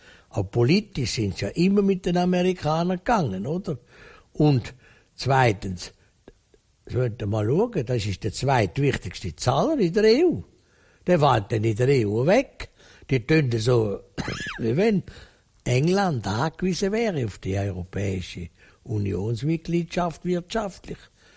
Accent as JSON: {"language": "German", "country": "Switzerland", "said": "Und vor allem das Ansehen, das wir als Schweizer dort haben."}